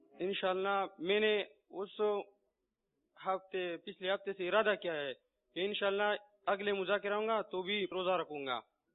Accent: Khyber Pakhtunkhwa, Pakistan; میں نے کہا میں کے پی کیس ہوں، جگہ دے دو

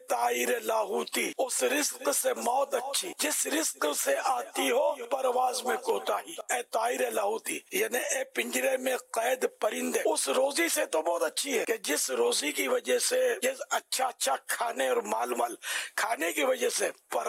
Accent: Karachi, Sindh, Pakistan; born there; اور پھر میں کراچی میں پیدا ہوا, پہلے حیدرآباد میں اترے ہمارے ماں باپ, کراچی میں میری ولادت ہوئی.

